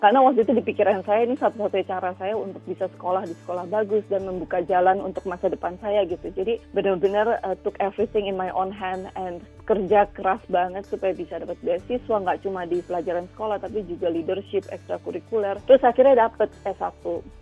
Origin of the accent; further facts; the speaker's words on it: Indonesia; moved away as an adult; saya kan lahir dan besar di Indonesia sampai umur 18.